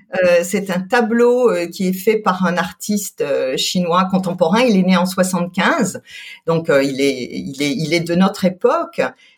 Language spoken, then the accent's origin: French; Colmar, Grand Est, France; J'ai grandi en Alsace. Je suis née à Colmar, donc dans une jolie ville, on va dire, de province, aux confins du territoire de France, puisque je suis française, bien sûr